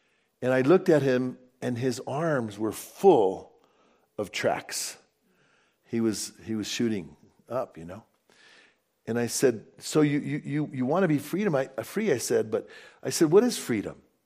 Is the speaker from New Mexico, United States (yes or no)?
yes; Bernalillo, New Mexico, United States; I grew up afraid of hippies, and I didn't like hippies growing up, because when I grew up in Bernalillo, there was a big hippie colony up from Bernalillo in Placitas